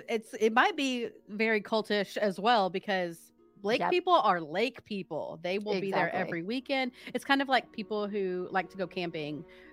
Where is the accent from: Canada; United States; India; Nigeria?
United States; Texas; I grew up more obviously in Texas, so it's more lakes than beaches.